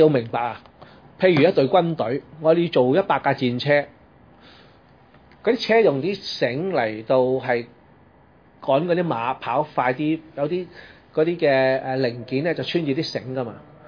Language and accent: Cantonese; China; 遲我們千幾年、啊、我們中國人呢很早就已經有這個、啊、生產鐵的技術了